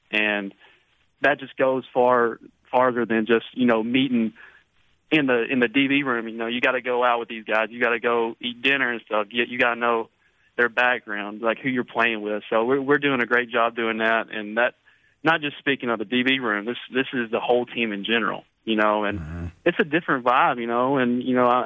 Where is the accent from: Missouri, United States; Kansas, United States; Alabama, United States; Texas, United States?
Alabama, United States; Now, you know, I grew up in Alabama, so I'm used to throwing stuff at, you know, the ground and stuff